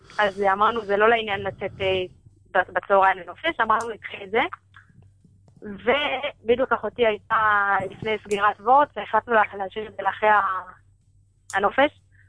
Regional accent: Jerusalem, Jerusalem District, Israel; מירושלים.

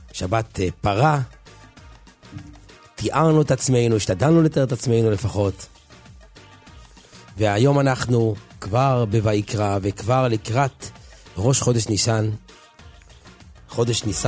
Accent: Jerusalem, Jerusalem District, Israel; מהשכונה שאני גרתי בה, בבתי הונגרים, גדלתי שם. שם, במאה שערים

